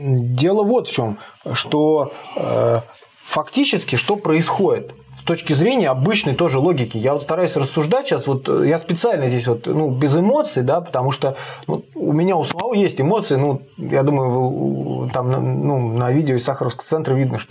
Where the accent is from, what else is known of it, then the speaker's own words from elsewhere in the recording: Moscow, Russia; ну, я сам москвич